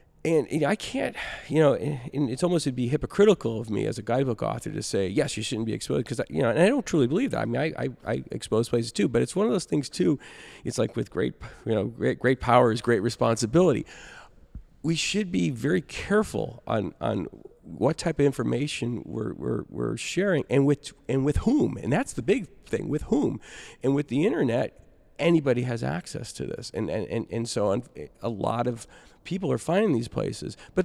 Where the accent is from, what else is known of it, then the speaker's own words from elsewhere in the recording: Mount Vernon, Washington, United States; Mount Vernon, Washington.